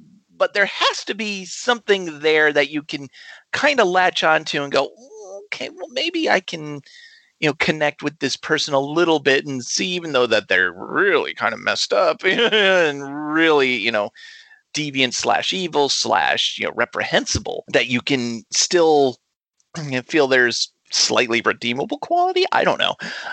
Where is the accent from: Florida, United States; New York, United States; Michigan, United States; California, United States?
New York, United States; I grew up on the East Coast of the U.S. in New York, not New York City, but upstate.